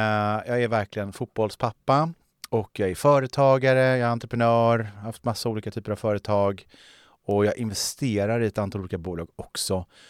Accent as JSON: {"language": "Swedish", "town": "Gothenburg", "region": "Västra Götaland County", "country": "Sweden", "lives_now": "Österåker, Sweden", "said": "Jag är 48 år gammal. Jag är från Göteborg från början. Och jag har bott i Österåker nu sedan 2021."}